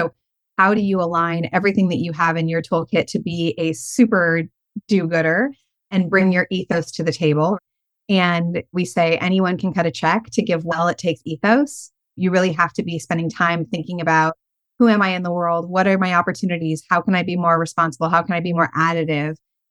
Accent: California, United States; So I grew up in California, surrounded by all sorts of family and people and programming that were focused on making the world a better place.

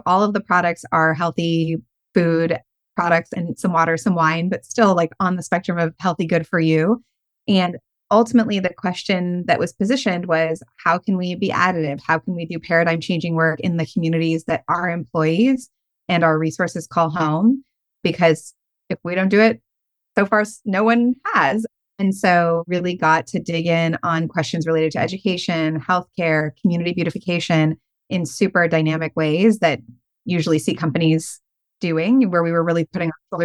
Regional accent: California, United States; So I grew up in California, surrounded by all sorts of family and people and programming that were focused on making the world a better place.

